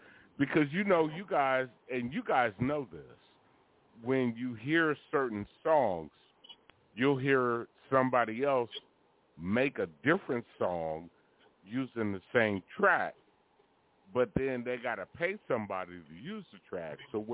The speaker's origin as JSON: {"language": "English", "town": "Oakland", "region": "California", "country": "United States", "said": "because I'm from the town. I'm from Oakland."}